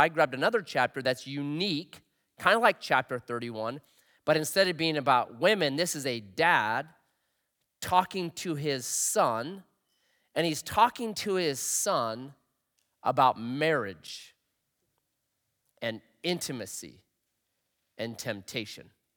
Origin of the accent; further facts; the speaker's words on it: Oregon, United States; So I grew up in Southern Oregon.